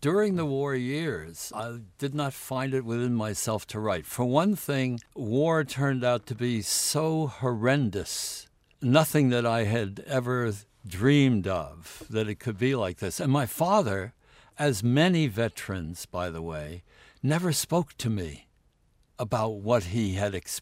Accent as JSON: {"language": "English", "town": "Beaumont", "region": "Texas", "country": "United States", "tie": "born or raised there", "said": "And I grew up in Beaumont, Texas."}